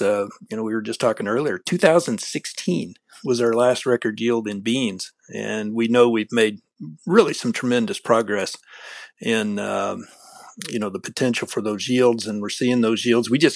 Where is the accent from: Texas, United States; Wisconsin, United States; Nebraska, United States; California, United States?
Nebraska, United States; Omaha; I'm originally from the Omaha area, and so I've been making this trip out and back two or three times a year for the last 44 years.